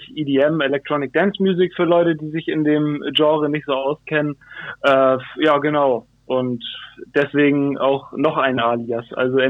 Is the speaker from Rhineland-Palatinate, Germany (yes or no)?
no; Hamburg, Germany; Ja, also ich bin 97er Jahrgang, bin gebürtiger Hamburger, wo ich auch sehr stolz drauf bin. … sozusagen. In Altona geboren und in Wandsbek aufgewachsen.